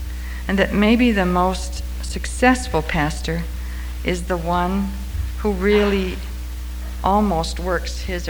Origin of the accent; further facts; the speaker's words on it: Midwest, United States; I grew up myself on the Midwestern plains, and so I sort of always had, we always had a big garden